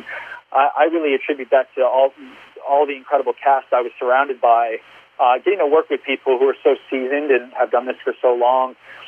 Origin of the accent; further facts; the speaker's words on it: Canada; I mean, I'm a dude from Canada. I didn't grow up watching all of this.